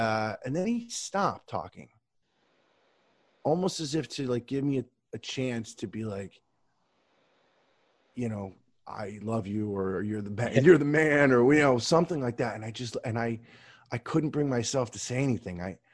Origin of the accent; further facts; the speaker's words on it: United States; I know I'm an American, but I have Irish ancestry and I know how to say it.